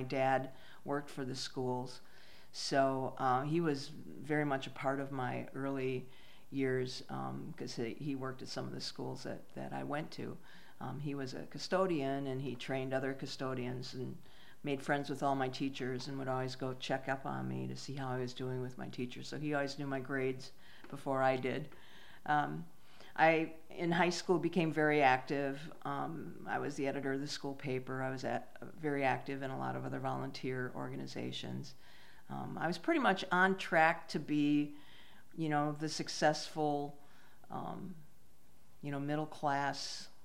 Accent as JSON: {"language": "English", "town": "Racine", "region": "Wisconsin", "country": "United States", "tie": "born there", "said": "I was born in Racine, Wisconsin. I'm the eldest of six children."}